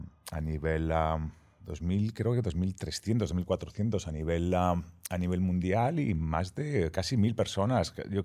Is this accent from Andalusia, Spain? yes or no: no; Madrid, Community of Madrid, Spain; born there; Nací en Madrid.